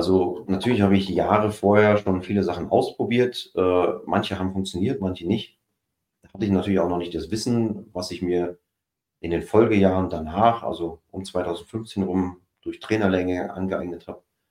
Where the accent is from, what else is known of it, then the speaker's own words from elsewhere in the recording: Berlin, Germany; Ich komme eigentlich aus der Berliner Gegend und alles flach.